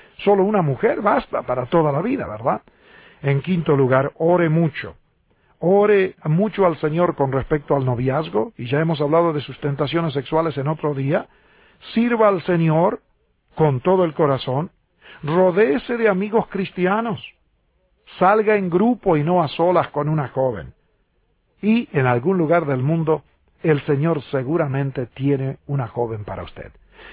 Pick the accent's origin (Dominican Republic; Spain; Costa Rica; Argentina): Argentina; moved away as an adult; Yo tuve que salir de Argentina para al fin encontrar la mujer que es mi esposa